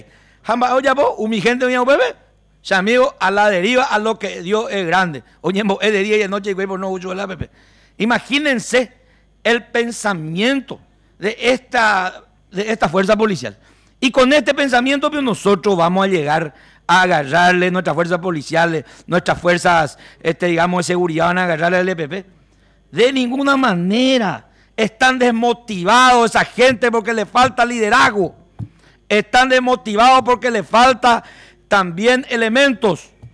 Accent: Paraguay; Al final todos somos ciudadanos paraguayos

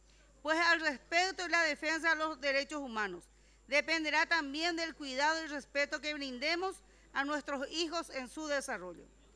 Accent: Paraguay; como sociedad y como familia paraguaya

